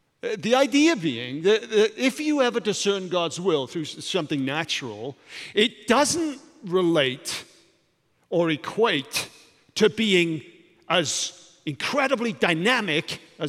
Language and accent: English; Wales, United Kingdom; I grew up in Wales.